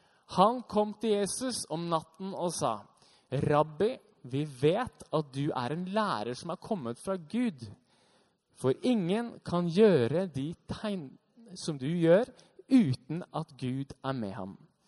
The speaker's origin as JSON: {"language": "Norwegian", "town": "Hamar", "region": "Innlandet", "country": "Norway", "tie": "born or raised there", "said": "Jeg er født og oppvokst på Hamar, gikk en menighet, sånn som dette her, bare mye mindre."}